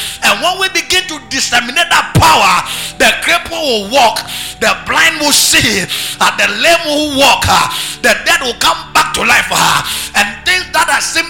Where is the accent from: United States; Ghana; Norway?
Ghana; Volta; And I told the guy to go and tell them that I come from Volta region.